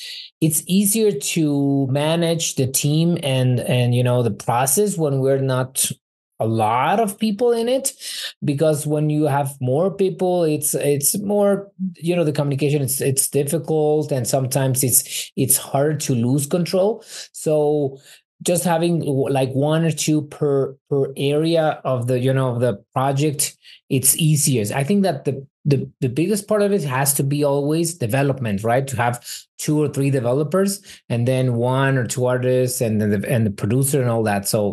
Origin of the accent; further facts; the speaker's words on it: Mexico; So I am Mexican. I was born here in Mexico.